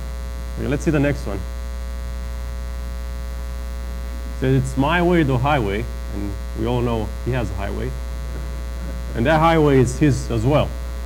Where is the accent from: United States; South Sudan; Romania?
Romania; And I remember 15, 20 years ago, growing up in Romania, and hearing a lot about the American dream.